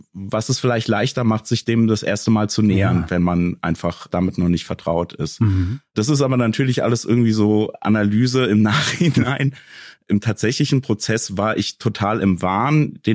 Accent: Frankfurt, Hesse, Germany; also born or lived in Stuttgart; ich habe zwar auch als Frankfurter eine Zeit in Stuttgart, wo ja quasi der Kosmos Verlag ansässig ist, gelebt.

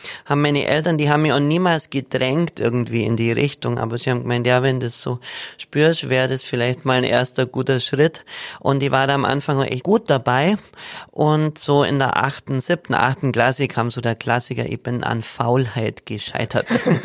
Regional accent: Hawangen, Bavaria, Germany; born or raised there

